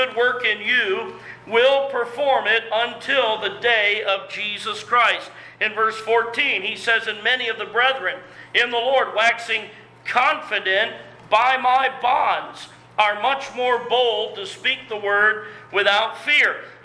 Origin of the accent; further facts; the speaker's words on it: United States; And listen, we're in America, and I thank God for America. I am an American.